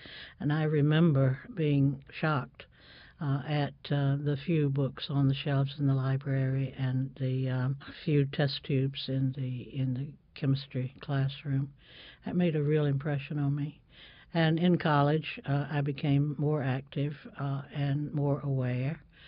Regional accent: Mississippi, United States; But I grew up in Mississippi, mm-hmm. in rural and small town Mississippi, segregated Mississippi, into two worlds, black and white.

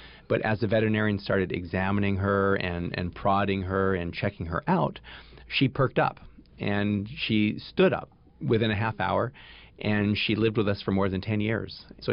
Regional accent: Hollywood, California, United States; I grew up in the Hollywood Hills near Griffith Park, and there were deer that would come into my parents' backyard.

